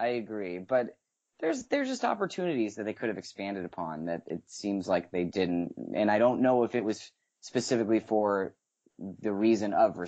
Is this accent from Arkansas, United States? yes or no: no; Las Vegas, Nevada, United States; I was laughing like as soon as they started talking about Yucca Mountain, because I'm from Las Vegas.